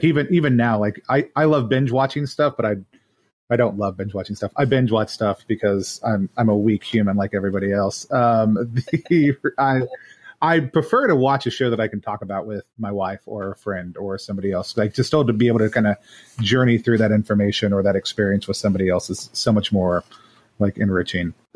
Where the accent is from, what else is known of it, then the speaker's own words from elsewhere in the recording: Texas, United States; Growing up in the South, right? I'm from Texas also. Growing up in the South, I would experience that kind of, same kind of comment around me as a Catholic from certain people.